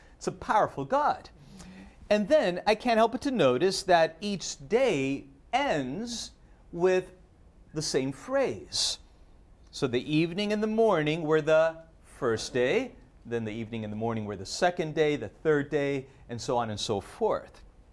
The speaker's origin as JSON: {"language": "English", "country": "Argentina", "said": "You know, I'm from Argentina."}